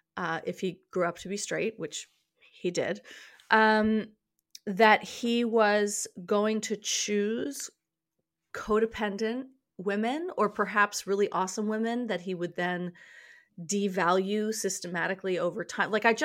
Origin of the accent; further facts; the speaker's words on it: New York City, New York, United States; I was raised in New York City. I was the child of actors.